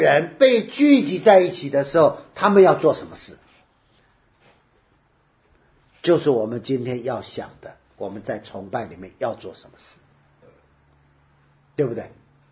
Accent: Taiwan; 我是台湾长大的，我们都要当兵

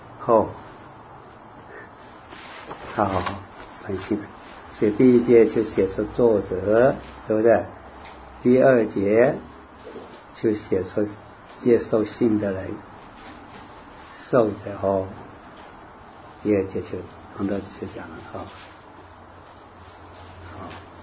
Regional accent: Hunan, China; moved away as an adult; now in Taiwan; 我当兵以后到了台湾，我是湖南的哦，到台湾哦

